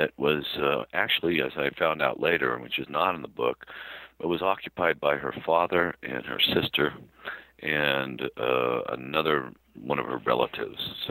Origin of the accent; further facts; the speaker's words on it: San Jose, California, United States; born there; I was born in 1957 in San Jose, California.